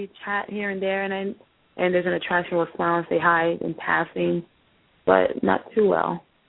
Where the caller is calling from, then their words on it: North Carolina, United States; I'm calling from North Carolina.